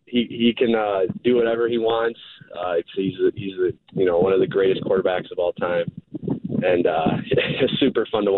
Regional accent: Wisconsin, United States; I grew up in Wisconsin, you know, kind of outdoorsy, and that's kind of how I picture Maine.

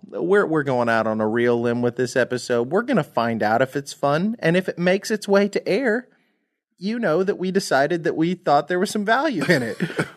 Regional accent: Indiana, United States; I'm from Southern Indiana.

